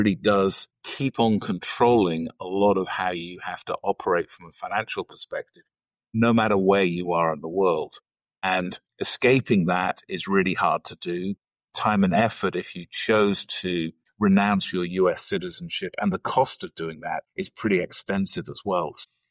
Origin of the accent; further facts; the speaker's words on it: United Kingdom; I'm originally British, although I've spent a lot of time in the US and a lot of time in Asia and Europe working.